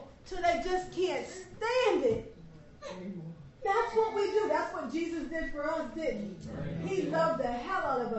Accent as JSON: {"language": "English", "region": "New York", "country": "United States", "tie": "born or raised there", "said": "I got a text message from a young girl that I grew up with up in New York."}